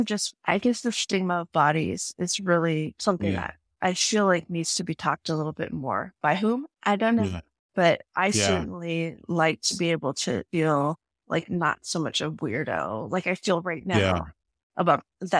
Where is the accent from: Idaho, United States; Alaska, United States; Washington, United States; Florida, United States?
Alaska, United States; So I'm from Alaska. I'm from a village in Northwest Alaska. I'm Inupiat, which is a particular, like a more specific way of saying Inuit.